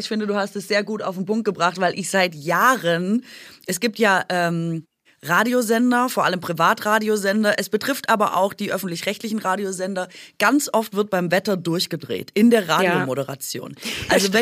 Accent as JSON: {"language": "German", "region": "Berlin", "country": "Germany", "said": "vor allem als Berlinerin."}